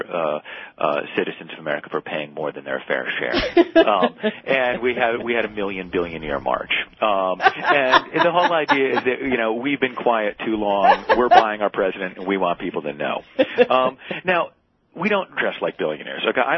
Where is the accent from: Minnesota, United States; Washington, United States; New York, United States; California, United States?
New York, United States; is you go to Vegas, and I'm from New York, right?